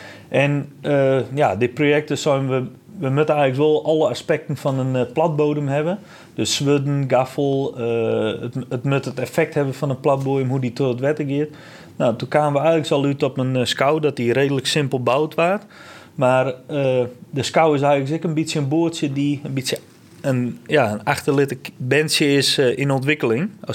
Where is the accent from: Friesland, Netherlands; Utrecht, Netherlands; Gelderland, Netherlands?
Friesland, Netherlands; Grou; Ik kom zelf uit Grauw.